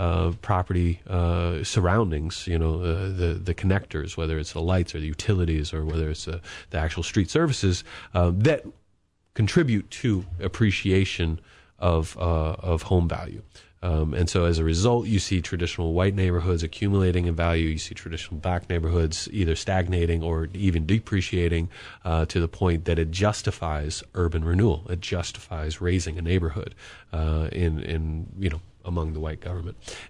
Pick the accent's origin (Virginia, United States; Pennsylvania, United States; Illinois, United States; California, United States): Virginia, United States; Charlottesville; they were certainly there in the 90s when I was growing up in Charlottesville